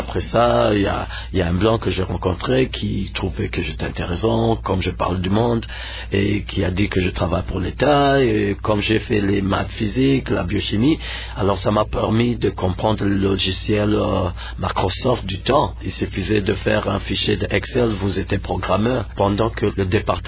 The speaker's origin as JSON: {"language": "French", "country": "DR Congo", "said": "Je viens du Congo, on est presque à 100% noir."}